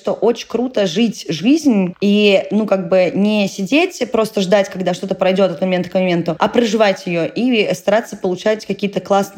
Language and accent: Russian; Saint Petersburg, Russia; born there; я родилась в Петербурге, да, Финляндия под бочком, Карелия тоже рядом